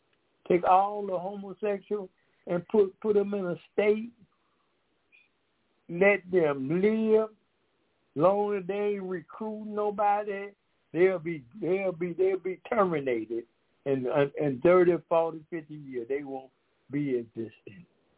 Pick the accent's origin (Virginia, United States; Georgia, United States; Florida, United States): Georgia, United States; Decatur; we are from Decatur, Georgia.